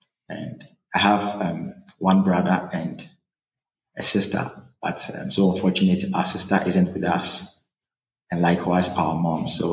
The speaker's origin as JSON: {"language": "English", "town": "Kumasi", "region": "Ashanti", "country": "Ghana", "said": "I'm from Ghana, West Africa."}